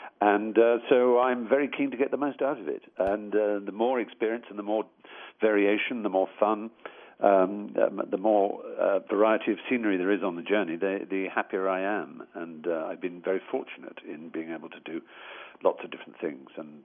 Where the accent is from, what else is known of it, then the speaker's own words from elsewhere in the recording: Scotland, United Kingdom; had the pleasure of being Scot in Scotland